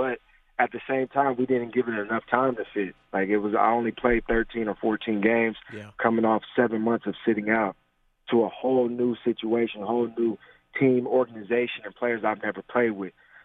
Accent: Tacoma, Washington, United States; It's in my hometown of Tacoma, Washington.

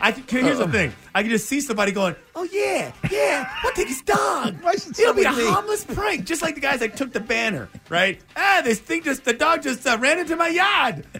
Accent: California, United States; No, I'm from the South. Well, I'm not from the South. All right. From Southern California. My parents from the South.

